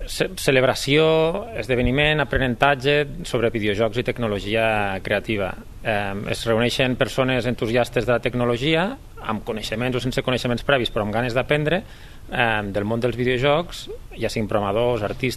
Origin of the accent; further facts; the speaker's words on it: Balaguer, Catalonia, Spain; També aquí a Lleida o a Balaguer en concret es pot fer també, que és la, al final, com et dic, la meva ciutat natal.